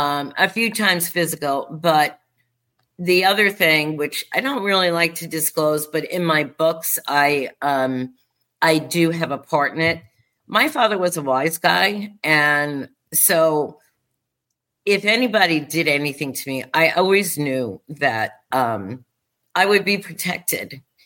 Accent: New York, United States; And, you know, I'm a New Yorker. I love New York.

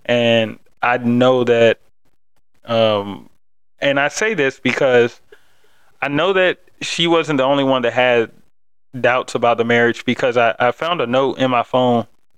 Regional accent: Isle of Wight, Virginia, United States; also born or lived in Richmond; we moved from Richmond back kind of to where I'm from, Isle of Wight, and we built a house.

